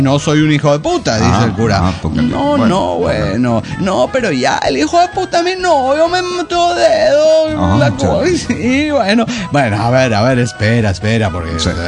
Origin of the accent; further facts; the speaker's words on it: Arica, Arica y Parinacota, Chile; de Arica, Chile.